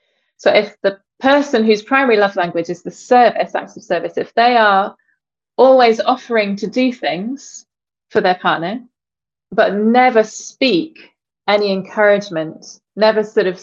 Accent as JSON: {"language": "English", "region": "South East England", "country": "United Kingdom", "tie": "born or raised there", "also_born_or_lived": "London", "moved": "as an adult", "lives_now": "Northern Ireland", "said": "I was born and brought up in England, in the southeast of England, in London and Kent, and then I moved to Northern Ireland about 21 years ago."}